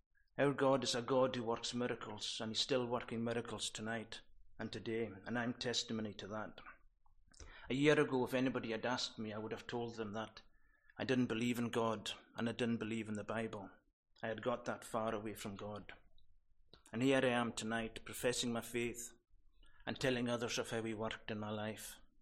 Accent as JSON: {"language": "English", "town": "Scalpay", "region": "Scotland", "country": "United Kingdom", "tie": "born or raised there", "said": "I was born in 1972. I was brought up in Scalpe. I'm the younger of two brothers."}